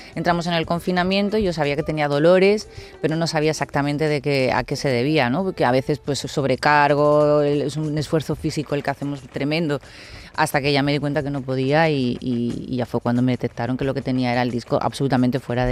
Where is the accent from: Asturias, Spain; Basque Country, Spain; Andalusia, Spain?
Andalusia, Spain; La Línea de la Concepción; Y a raíz de ahí, bueno, yo soy de La Línea, de Cádiz, de ahí me fui.